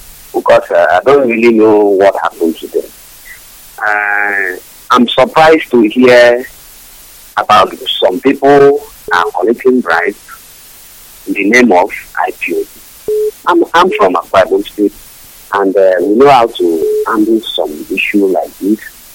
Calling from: Port Harcourt, Rivers, Nigeria; an informant agent from Kwagong State, but I'm calling from Port Harcourt, Bocha.

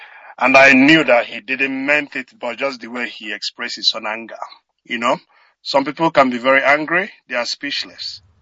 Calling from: Australia; I'm calling from Australia.

